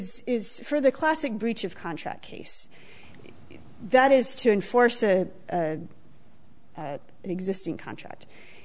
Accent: Virginia, United States; I'm from Virginia

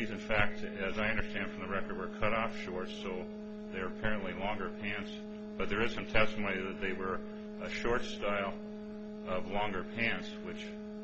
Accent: Great Falls, Montana, United States; I'm from Great Falls, Montana.

